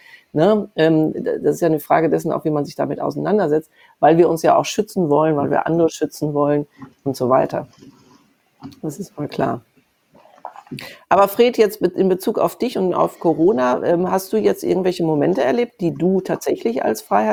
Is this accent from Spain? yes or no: yes; Spain; ich bin ja in Spanien groß geworden. Die Spanier ist kein Mensch mit Helm und Motorrad gefahren.